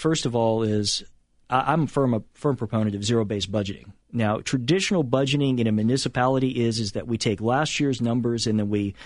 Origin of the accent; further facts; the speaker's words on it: Brunswick, Georgia, United States; I got an inside track on this actually from my hometown of Brunswick